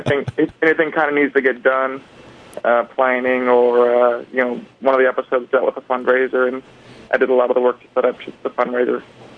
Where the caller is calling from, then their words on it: New York, United States; I'm calling from New York.